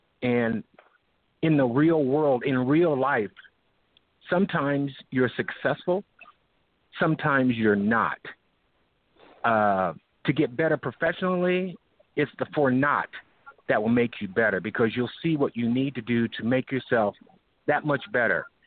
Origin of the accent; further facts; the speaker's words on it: Alaska, United States; I'm from Alaska, so I shot Denali, the highest peak in North America.